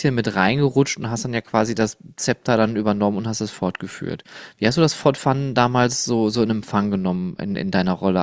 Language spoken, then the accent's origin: German; Oberhausen, North Rhine-Westphalia, Germany; now in Essen, Germany; Ich bin zwar gebürtiger Oberhausener und habe auch sehr viel in meiner Kindheit in Duisburg verbracht, weil ich direkt an der Stadtgrenze gelebt habe. Aber ich muss auch sagen, seitdem ich jetzt hier in Essen lebe, seit, ich glaube, mittlerweile auch schon 15 Jahren oder so